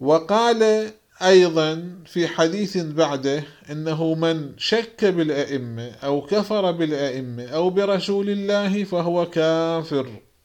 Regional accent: Iraq; أيضا عندنا في العراق الذي يعتبرون أنه من لهم شبهة في الكتاب هم

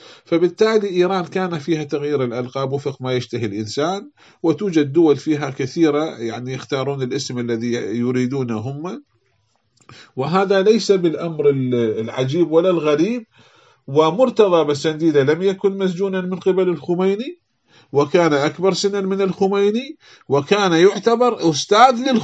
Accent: Iraq; في عندنا في العراق شهادة الجنسية

